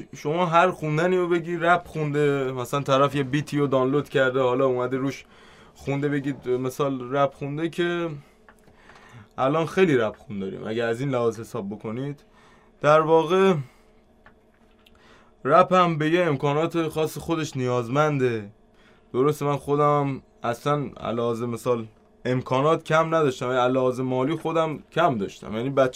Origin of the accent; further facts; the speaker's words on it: Abadan, Khuzestan, Iran; بچه آبادان.